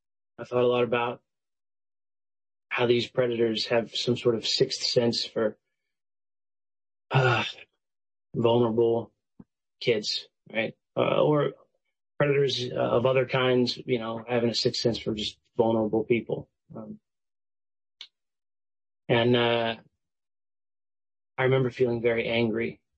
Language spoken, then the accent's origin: English; Texas, United States; So I grew up in Texas, normal kid.